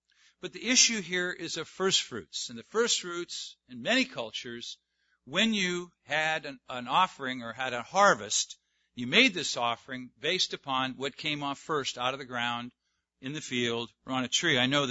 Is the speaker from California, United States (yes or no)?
yes; California, United States; I grew up in Southern California. I'm a native.